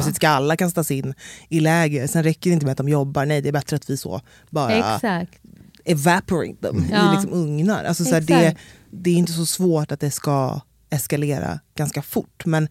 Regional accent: Sweden; born there; För att jag är ju så då född här, va? Mm. Och jag är ju absolut svart, men jag är också halvfinne.

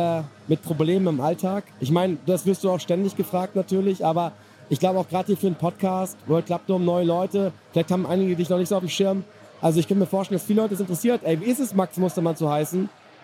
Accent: Quakenbrück, Lower Saxony, Germany; Wir kommen beide aus Quakenbrück, haben da irgendwie eine gute Zeit.

